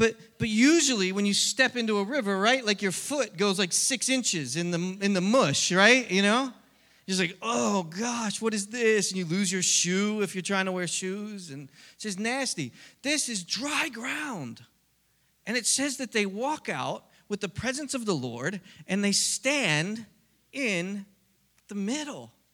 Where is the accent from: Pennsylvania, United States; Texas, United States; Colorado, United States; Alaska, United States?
Pennsylvania, United States; Philadelphia; and I grew up in Philadelphia. I'm from Philly.